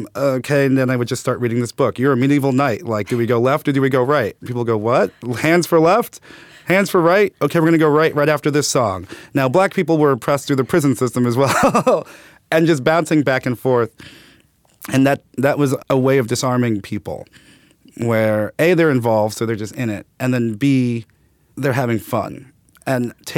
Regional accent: Brooklyn, New York, United States; I grew up in Brooklyn, Bed-Stuy, then Clinton Hill.

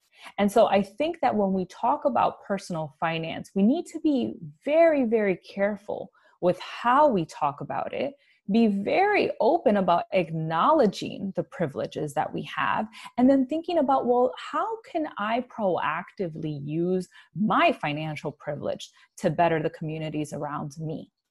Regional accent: Bronx, New York, United States; growing up in the Bronx in the 90s

